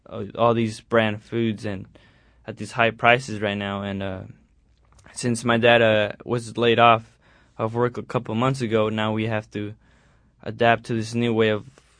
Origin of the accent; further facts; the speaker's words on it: San Lorenzo, California, United States; I'm from San Lorenzo, California, and I'm 17.